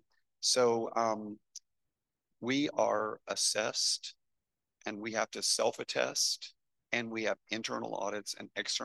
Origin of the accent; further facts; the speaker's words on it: Deep South, United States; the challenge of a lot of the areas like where I grew up in the Deep South have really felt that manufacturing loss